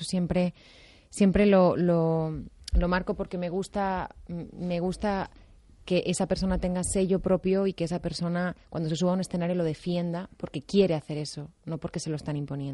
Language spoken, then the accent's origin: Spanish; Spain; Soy muy española, soy muy de mi patria, de mi comida, de mi clima, de todo.